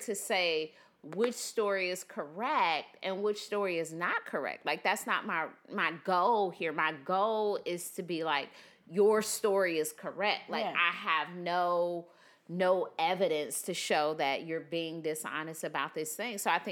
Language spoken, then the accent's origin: English; Detroit, Michigan, United States; now in Charlotte, United States; So I'm from Detroit, and in Detroit we have these things called like Coney Island.